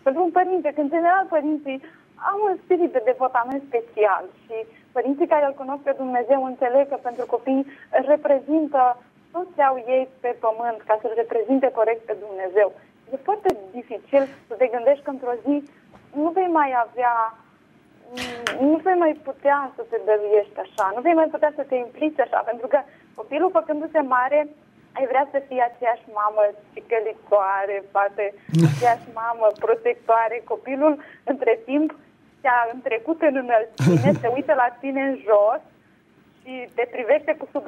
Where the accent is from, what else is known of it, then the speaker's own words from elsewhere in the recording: Bucharest, Romania; din București.